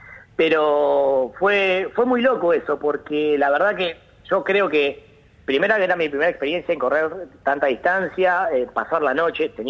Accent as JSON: {"language": "Spanish", "town": "La Plata", "region": "Buenos Aires Province", "country": "Argentina", "said": "Mirá, yo soy de la Ciudad de La Plata, jugaba al fútbol acá."}